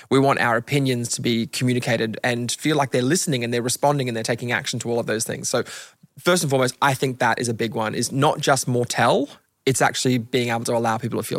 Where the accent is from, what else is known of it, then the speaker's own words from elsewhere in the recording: Queensland, Australia; So I grew up in Queensland, and in Queensland, we lose demerit points when you get fined.